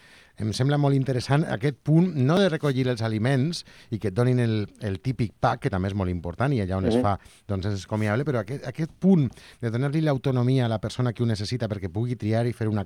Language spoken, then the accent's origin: Catalan; Castelló de la Plana, Valencian Community, Spain; És que jo soc de Castelló